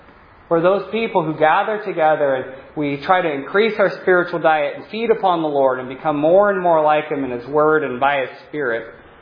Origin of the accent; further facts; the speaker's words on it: United States; We're American people.